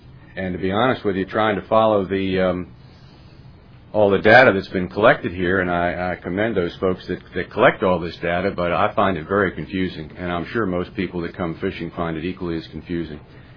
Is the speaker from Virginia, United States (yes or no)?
yes; Wachapreague, Virginia, United States; I'm from Watchbrig over on the Eastern Shore.